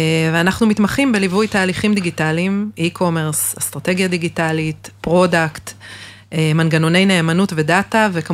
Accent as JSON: {"language": "Hebrew", "town": "Kfar Saba", "region": "Central District", "country": "Israel", "tie": "born or raised there", "said": "בכפר סבא."}